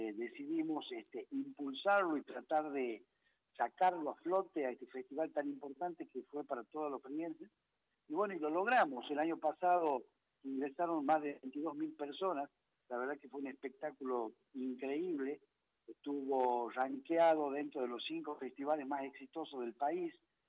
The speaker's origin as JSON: {"language": "Spanish", "region": "Santiago del Estero", "country": "Argentina", "accent": "Catamarca", "said": "Tenemos mucha influencia catamarqueña, lo habrás notado en mi tonada. Yo soy un santiagueño de cepa con tonada catamarqueña."}